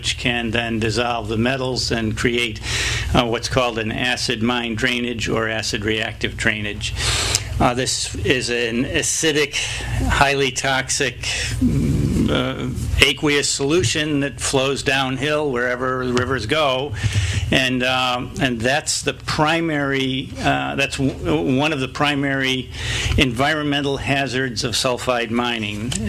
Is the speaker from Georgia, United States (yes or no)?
no; Brooksville, Maine, United States; One, the Callahan Mine in my hometown of Brooksville, is an open pit mine.